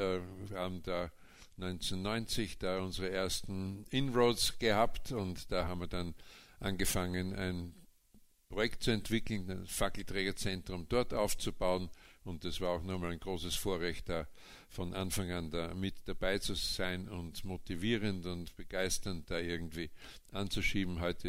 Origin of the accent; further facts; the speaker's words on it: Linz, Upper Austria, Austria; Ich bin Baujahr 1950, gebürtig aus Linz in Oberösterreich. Ich bin in sehr prekären Verhältnissen aufgewachsen, so eine typische Nachkriegskindheit.